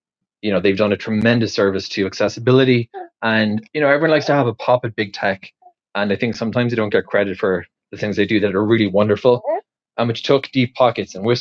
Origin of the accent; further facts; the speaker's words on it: Ireland; accent: Irish; As you know, I'm from Ireland originally. I have an Irish accent.